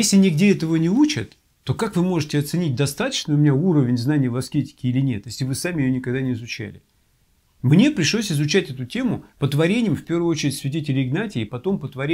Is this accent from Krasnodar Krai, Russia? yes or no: no; Yekaterinburg, Sverdlovsk Oblast, Russia; поскольку они знали, что я из Екатеринбурга